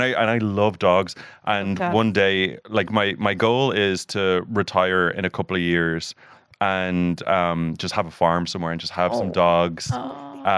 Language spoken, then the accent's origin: English; Blantyre, Scotland, United Kingdom; now in Los Angeles, United States; And I live, look, I'm from Ballantyre. And I grew up in the fucking rain. I live in the Hollywood Hills.